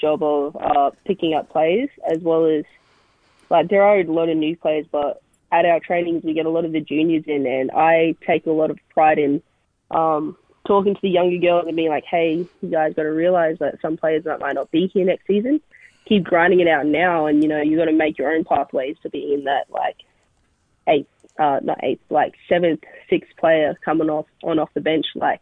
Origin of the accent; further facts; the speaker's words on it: Queensland, Australia; So growing up in Queensland, I think their NBL team has done a great job